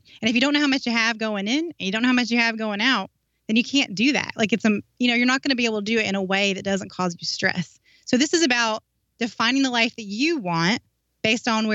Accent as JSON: {"language": "English", "region": "North Carolina", "country": "United States", "moved": "as an adult", "said": "North Carolina."}